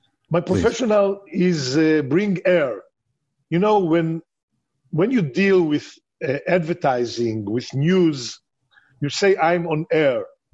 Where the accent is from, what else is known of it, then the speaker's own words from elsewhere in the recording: Iraq; I'm from Iraqian and I'm very proud to be Jew.